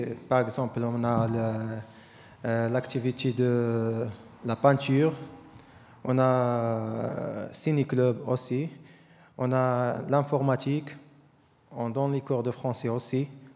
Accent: Morocco; j'ai 31 ans et je suis marocain, je viens de Maroc.

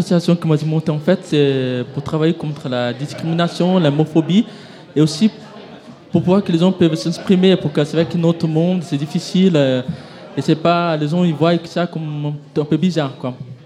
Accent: Brazil; moi, je suis une Brésilienne, en fait.

